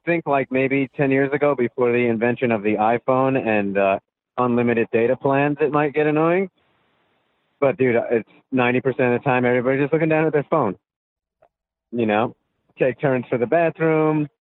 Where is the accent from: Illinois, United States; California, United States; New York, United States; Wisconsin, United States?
New York, United States; And we're from New York, so anywhere we go, everybody's always like, oh, you're not from around here.